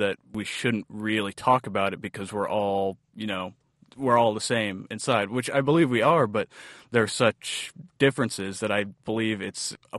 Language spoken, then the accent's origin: English; Corvallis, Oregon, United States; because I grew up here in Corvallis, Oregon, which doesn't have a very diverse community.